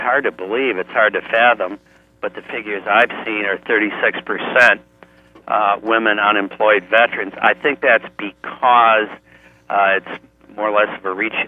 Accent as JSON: {"language": "English", "region": "Michigan", "country": "United States", "said": "Well, I'm from Michigan originally and enlisted in 68 at the height of the Vietnam War"}